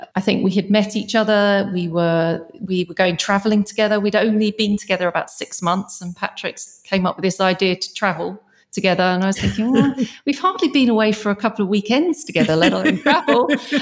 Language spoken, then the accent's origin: English; London, United Kingdom; born there; I was born in North London.